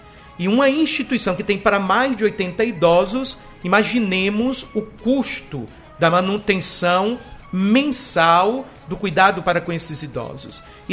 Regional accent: Uruçuca, Bahia, Brazil; also born or lived in Ilhéus / Rome; Eu sou filho natural de Uruçuca, tenho 20 anos de padre, vivi 30 anos que saí de casa, 32 anos, passei todo o meu processo de formação aqui em Ilhéus

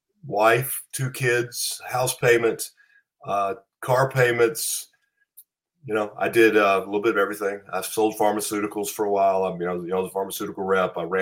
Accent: Pine Bluff, Arkansas, United States; I grew up in Pine Bluff, Arkansas.

